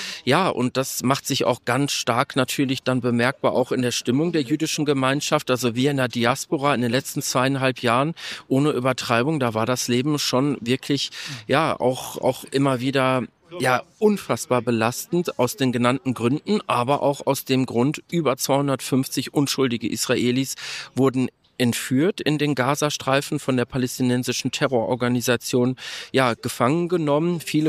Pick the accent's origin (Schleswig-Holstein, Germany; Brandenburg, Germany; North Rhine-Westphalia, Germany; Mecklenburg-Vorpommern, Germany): North Rhine-Westphalia, Germany; Dortmund; in der Nähe meiner Heimat Dortmund-Dorsfeld